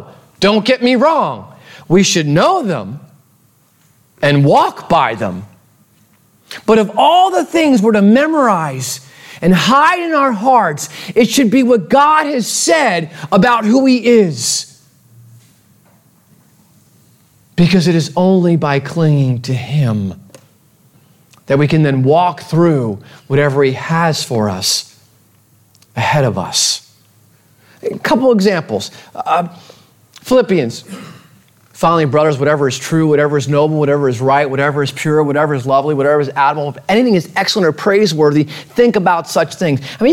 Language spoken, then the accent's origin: English; New Jersey, United States; Yeah, I'm from Jersey.